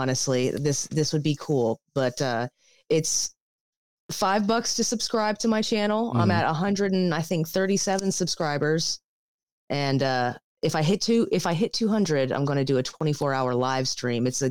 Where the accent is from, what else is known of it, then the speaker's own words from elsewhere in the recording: Arizona, United States; also born or lived in Maine; now in Florida, United States; I was born in Maine. Raised most of my childhood in Arizona.